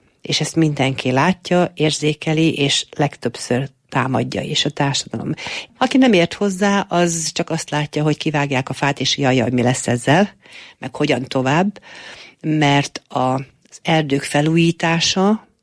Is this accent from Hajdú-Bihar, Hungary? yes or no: yes; Téglás, Hajdú-Bihar, Hungary; én erdésznek a lányaként nőttem fel erdőn, igaz, hogy az Alföldön, a téglási erdőben